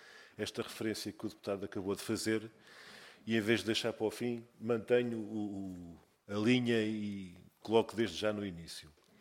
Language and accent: Portuguese; Portugal; cá estaremos, enquanto portugueses, enquanto país